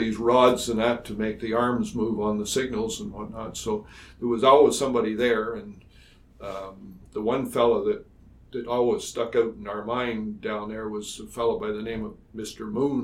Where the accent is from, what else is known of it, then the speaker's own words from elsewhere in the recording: North Bay, Ontario, Canada; growing up in North Bay and having been exposed to those railways, you know, when I was younger.